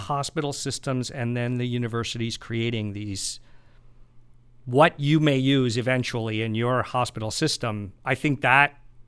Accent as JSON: {"language": "English", "town": "San Francisco", "region": "California", "country": "United States", "tie": "born or raised there", "said": "I was born and raised in San Francisco."}